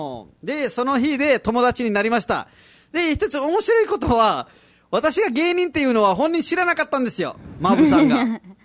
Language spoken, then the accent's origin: Japanese; Naha, Okinawa, Japan; すぐ、沖縄から来ましたって言ってから笑ってましたね。で、沖縄から来ました。もう、うちの中にも見えないみたいな感じでしたね。やっぱり那覇市から来ましたって言いましたが